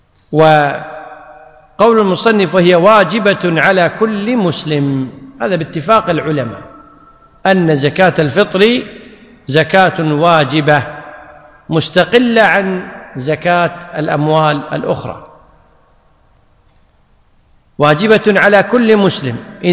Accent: Kuwait; مثل عندنا في الكويت العيش اللي يسمونها الرز

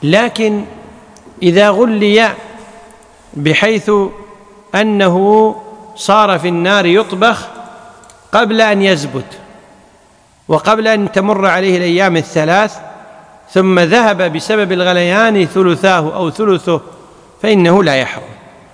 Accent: Kuwait; ولذلك عندنا في الكويت المعمول به

